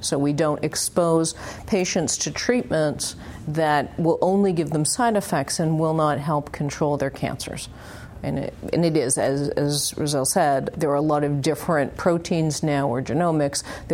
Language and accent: English; Canada; now in United States; I'm a radiation oncologist and radiobiologist by background and training. I'm also Canadian, actually.